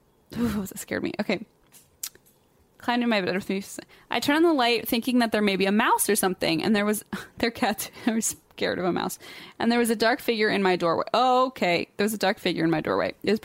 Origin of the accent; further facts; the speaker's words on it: Leesburg, Virginia, United States; I'm a fellow Nova native, born and raised in Leesburg, Virginia.